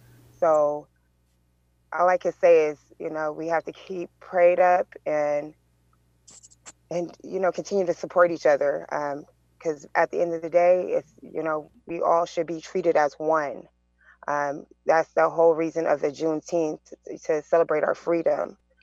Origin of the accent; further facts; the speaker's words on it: Los Angeles, California, United States; My response to that is, as you know, I'm from Los Angeles, California